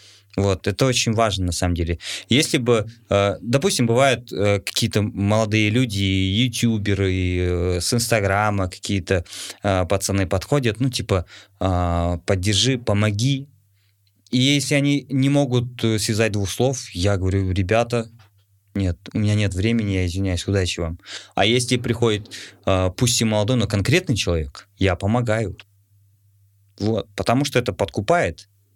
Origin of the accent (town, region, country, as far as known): Kazakhstan